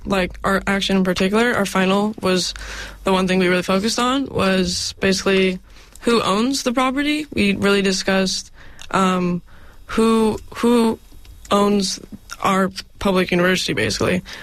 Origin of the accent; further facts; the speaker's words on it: Los Angeles, California, United States; I'm from Los Angeles, California